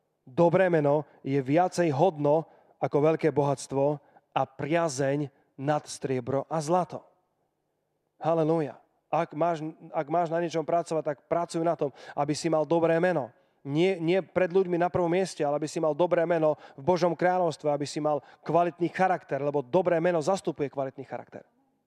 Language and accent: Slovak; Sliač, Banská Bystrica Region, Slovakia; Tak som potom chcel rýchlo vysvetľovať, že ja nie som z Bratislavy, ja som zo Sliača.